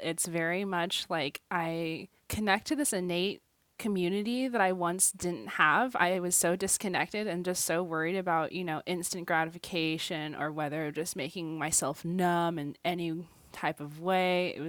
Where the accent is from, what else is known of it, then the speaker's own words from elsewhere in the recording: Fairbanks, Alaska, United States; I was born and raised on the Lower Tanana Diné lands in Fairbanks, Alaska.